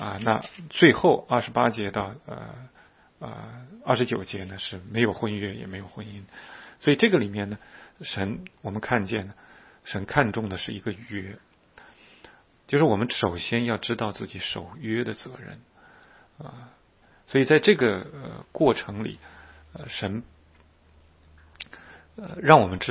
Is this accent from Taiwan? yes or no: no; China; 一个不孝敬父母的孩子我们都会管他叫畜生，这是我们中国人都会这么讲的。